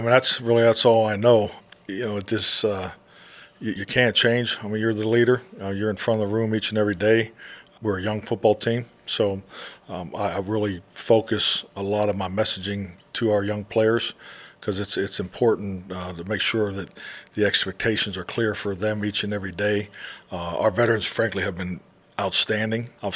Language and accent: English; Pittsburgh, Pennsylvania, United States; I think as a young kid growing up in Pittsburgh, that's what you know.